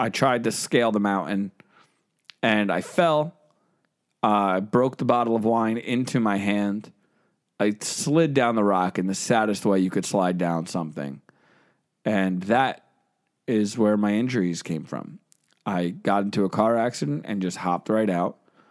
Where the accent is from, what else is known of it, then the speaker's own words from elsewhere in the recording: New Jersey, United States; "Hey Tom, I'm from New Jersey. I spent time on Bravo, and I work in the restaurant business. So."